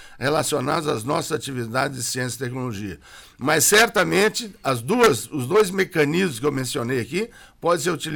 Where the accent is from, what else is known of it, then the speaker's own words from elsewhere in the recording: Cachoeira do Sul, Rio Grande do Sul, Brazil; eu sou de Cachoeira do Sul